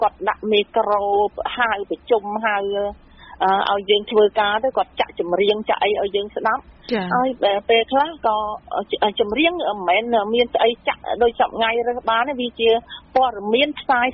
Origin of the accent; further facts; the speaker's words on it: Prey Veng, Cambodia; ដោយសារយើងជាអ្នកព្រៃវែង